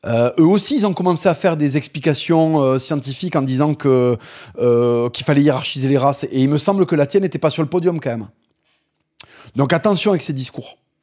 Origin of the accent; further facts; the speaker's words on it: France; je suis français. J'aime la France et ce pays est le mien